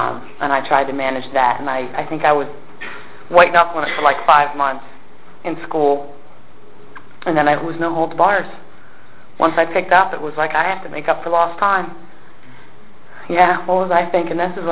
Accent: Pen Argyl, Pennsylvania, United States; Mind you, I'm from Penn Argyle, Pennsylvania. Has anybody ever heard of it?

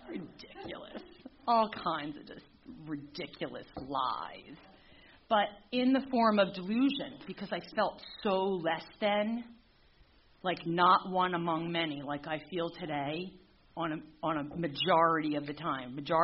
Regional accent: Pennsylvania, United States; I grew up in Upper Bucks County. I went to high school Penn Ridge.

